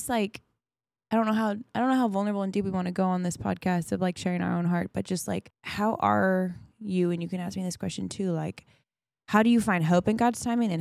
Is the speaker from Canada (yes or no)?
yes; Canada; now in Nashville, United States; Like I am this Canadian living in Nashville, like this ex-ski racer living in Nashville, Tennessee, running a spin studio.